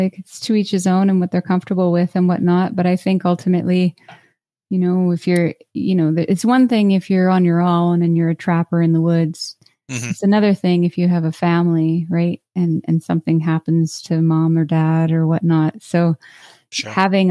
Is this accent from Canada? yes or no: yes; Calgary, Alberta, Canada; I'm from Calgary, Alberta, and that's where I'm based out of.